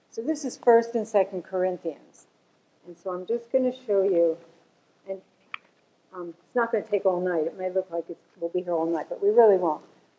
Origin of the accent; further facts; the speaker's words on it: New Jersey, United States; also born or lived in New York; I was born in New York. Some of you may know this stuff about me, some may not. I was raised in New Jersey, which is about 20 minutes outside of New York.